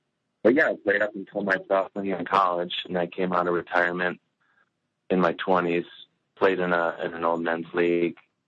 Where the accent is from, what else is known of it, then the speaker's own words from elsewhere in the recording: Cleveland, Ohio, United States; I was living in Cleveland at the time. I'm from Cleveland.